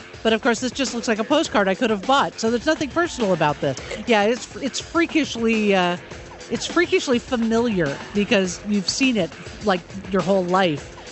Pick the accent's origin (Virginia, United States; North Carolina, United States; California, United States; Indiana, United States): California, United States; I grew up in … neighborhood.